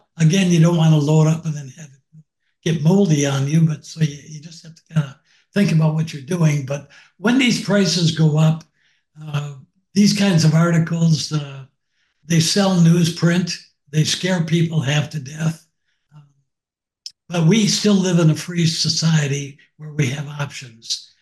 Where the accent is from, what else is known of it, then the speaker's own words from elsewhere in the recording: Wisconsin, United States; I'm a cheesehead from Wisconsin.